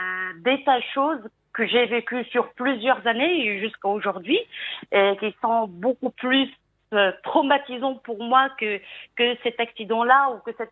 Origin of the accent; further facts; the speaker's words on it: Tunisia; J'avais 16 ans et en fait, je précise que je suis tunisienne.